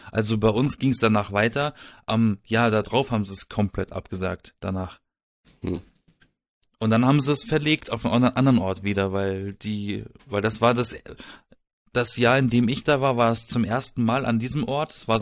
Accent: Baden-Württemberg, Germany; Ich komme aus dem Schwarzwald.

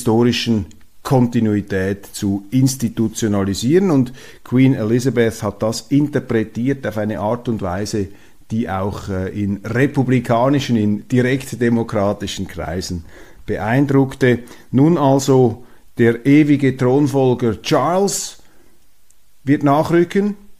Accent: Switzerland; Und daraus lernen wir als Schweizer, dass eben die Neutralität am richtigen Ort eingesetzt, politisch, staatlich, ein Überlebensrezept allererster Güte ist.

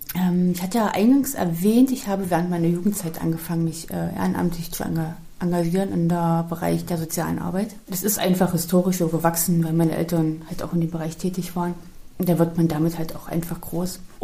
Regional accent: Bitterfeld-Wolfen, Saxony-Anhalt, Germany; wohne und lebe in der Stadt Bitterfeld-Wolfen, was gleichzeitig mein Geburtsort ist und dementsprechend ich auch die Entwicklung der Stadt hautnah miterlebt habe.

